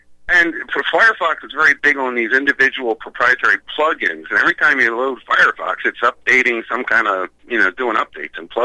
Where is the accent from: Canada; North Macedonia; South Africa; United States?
United States; Chris, I'm an American.